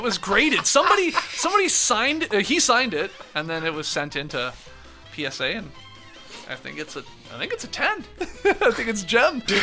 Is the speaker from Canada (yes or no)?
yes; Canada; I opened packs and had a bunch of hockey cards growing up in Canada.